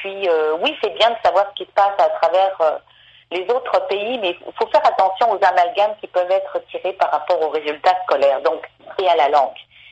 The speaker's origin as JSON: {"language": "French", "country": "France", "said": "moi, je suis française, puis je sais que quand je vais en France, je suis toujours étonnée de voir que les titres des films"}